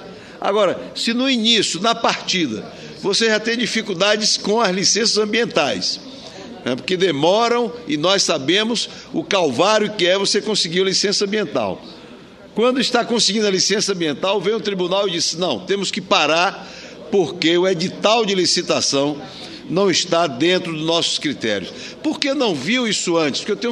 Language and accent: Portuguese; Jequié, Bahia, Brazil; Eu estive em Jequié, que é minha cidade natal